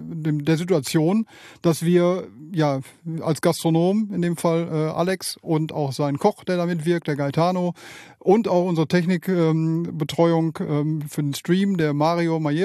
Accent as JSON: {"language": "German", "town": "Bielefeld", "region": "North Rhine-Westphalia", "country": "Germany", "said": "Und ich komme aus Bielefeld, da wohne ich jetzt schon seit 47 Jahren und ja, bin da auch noch nicht weggekommen. Bin zwar ein bisschen einmal drumherum gezogen von Nord nach Süd inzwischen"}